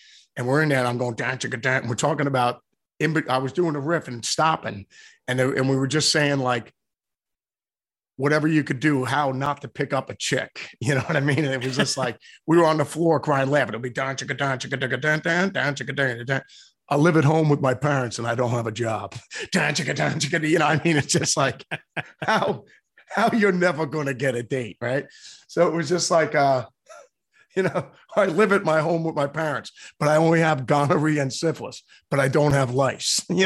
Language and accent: English; Australia; I always viewed being an Aussie guitar player as playing for the New York Yankees.